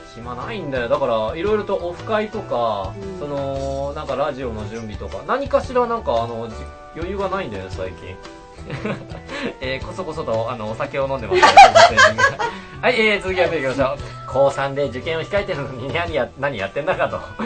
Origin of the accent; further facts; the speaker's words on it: Yamaguchi, Japan; そうそう、山口県出身でございます。服の町でございます。